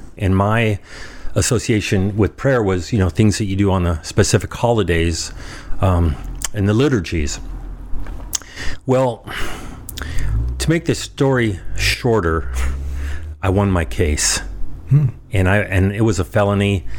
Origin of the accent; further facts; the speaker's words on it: Seattle, Washington, United States; First off, I'm from Seattle. I've been married for 30 years.